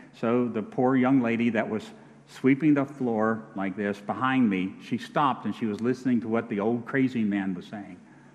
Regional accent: Orlando, Florida, United States; In my hometown in Orlando, Florida, I cannot find a manly barbershop.

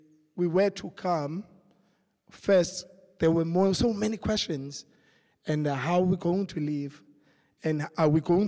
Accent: Khayelitsha, Western Cape, South Africa; In this community, I'm coming from Khayelitsha. In Khayelitsha, there's violence, but I cannot be violent in my sayings because I am of the kingdom.

